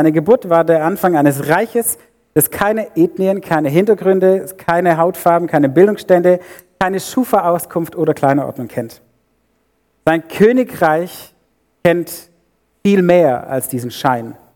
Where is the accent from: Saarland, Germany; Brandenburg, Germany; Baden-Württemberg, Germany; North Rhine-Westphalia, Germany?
Baden-Württemberg, Germany; Herrenberg; accent: Swabian; Ich bin 25 Minuten hier um die Ecke auf die Welt gekommen. Ich bin in Herrenberg im Krankenhaus geboren und bin aus Schwäbisch aufgewachsen.